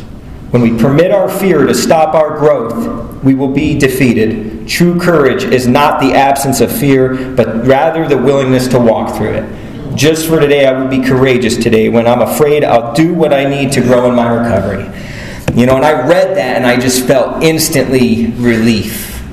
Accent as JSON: {"language": "English", "town": "Apache Junction", "region": "Arizona", "country": "United States", "tie": "born or raised there", "said": "I live in Apache Junction, Arizona. I grew up in Apache Junction, Arizona. And the first feeling of shame I had was being from Apache Junction."}